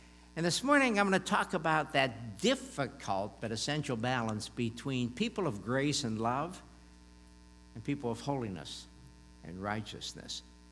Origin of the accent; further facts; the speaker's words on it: McKeesport, Pennsylvania, United States; I had the privilege of living four houses down from my grandparents when I was raised in McKeesport, duplex houses and a housing development.